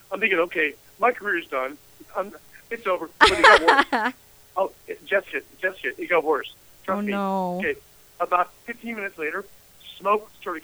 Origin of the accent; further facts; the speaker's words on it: Kansas City, Missouri, United States; I grew up in Kansas City, Missouri.